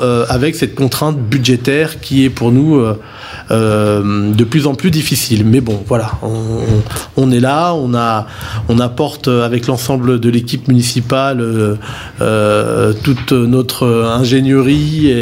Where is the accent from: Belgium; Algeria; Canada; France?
France; Limay, Île-de-France; quand on a grandi à Limay, on a un fort attachement pour sa commune, hein, dont je fais évidemment partie.